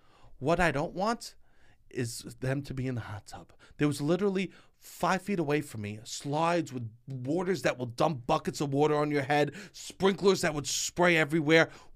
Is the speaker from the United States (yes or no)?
yes; New York City, New York, United States; As a New Yorker, it's hard to tell.